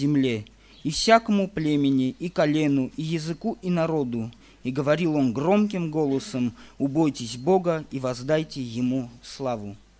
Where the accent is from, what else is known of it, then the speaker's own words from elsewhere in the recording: Armenia; Я работаю недалеко от столицы Армении, Еревана, я сам из Армении. И там такое место, там можно сказать, дачное такое место, красивое место.